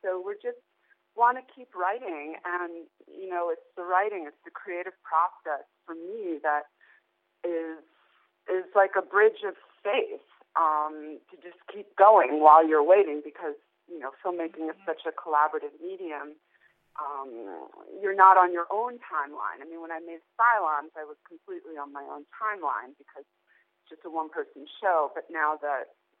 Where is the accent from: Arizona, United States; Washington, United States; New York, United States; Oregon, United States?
New York, United States; how can I possibly add to this, you know, as a New Yorker, as a person of conscience